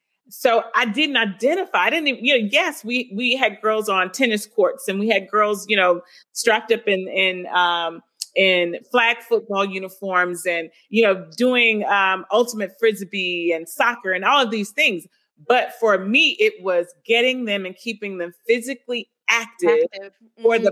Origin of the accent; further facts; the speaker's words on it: Mississippi, United States; So, one, growing up in Mississippi, of course, you know, when she finally syndicated, everybody knew about Oprah. But for us who were from Mississippi, we related because she was like kinfolk to us.